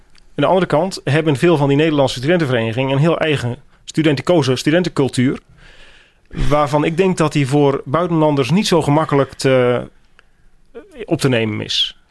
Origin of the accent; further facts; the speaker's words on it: Netherlands; En ik denk dat het als Nederlander is het soms al niet zo makkelijk om daar in te komen.